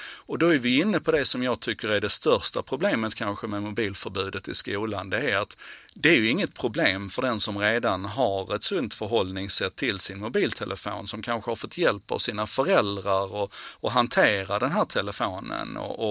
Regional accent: Malmö, Skåne, Sweden; på 70-talet när jag växte upp i Malmö.

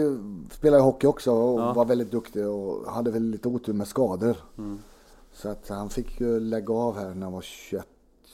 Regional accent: Småland, Sweden; Ja, min fru är Stockholmstjej och jag är smålänning själv.

